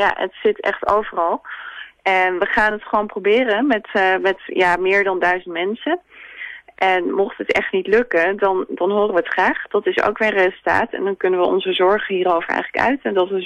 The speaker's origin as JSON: {"language": "Dutch", "town": "Amsterdam", "region": "North Holland", "country": "Netherlands", "said": "Ik kom zelf uit Amsterdam."}